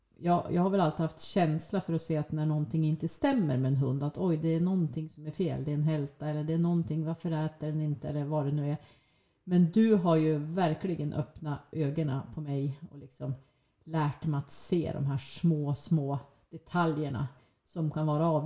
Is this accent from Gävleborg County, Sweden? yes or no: no; Hallen, Jämtland County, Sweden; Nej, men jag är uppväxt i en by som heter Hallen, Jämtland. Där växte jag upp med min pappa, mamma och syskon.